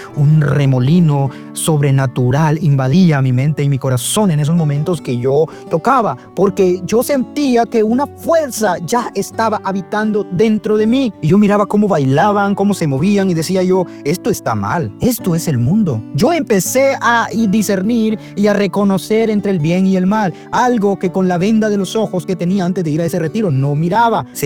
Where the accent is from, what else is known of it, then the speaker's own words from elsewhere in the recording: Honduras; soy de Honduras y tengo 26 años. En esta ocasión yo quiero compartir algo de mi vida, que yo me crié con mis abuelos. Ellos son grandes servidores de la iglesia, 100% católicos.